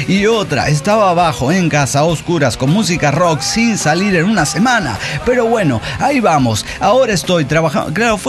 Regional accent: Santander, Cantabria, Spain; de Santander, España.

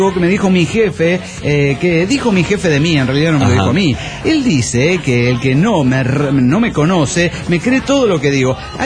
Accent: Lima, Peru; Hola, soy el Scout de Lima, Perú.

